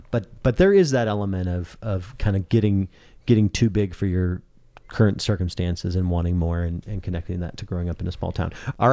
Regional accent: Great Plains, United States; I grew up in the Great Plains.

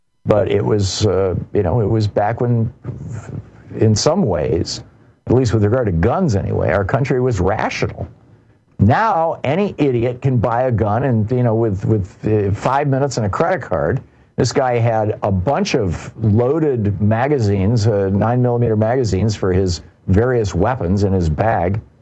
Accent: Lansing, Michigan, United States; Or I remember once back in the 60s when I was in Lansing, Michigan, growing up in Lansing

